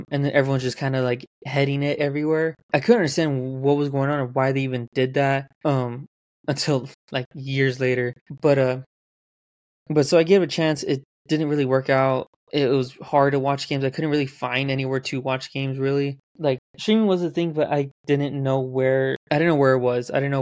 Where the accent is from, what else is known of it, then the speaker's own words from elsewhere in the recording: West Coast, United States; I guess I am from America. I'm from the sort of West Coast of America